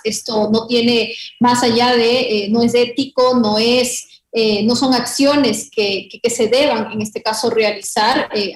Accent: Ecuador; como ecuatorianos tengamos que seguir pagando una remuneración

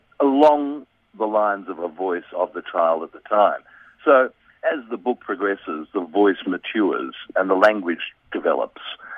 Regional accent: Melbourne, Victoria, Australia; growing up in Melbourne in the 1960s, as I did. Yeah. I've just turned 60.

